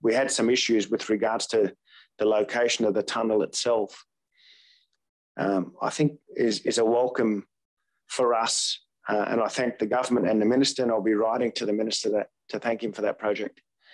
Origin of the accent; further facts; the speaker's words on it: Croydon, New South Wales, Australia; as a young boy growing up in Croydon, I remember going to Croydon Public School and we used to jump the fence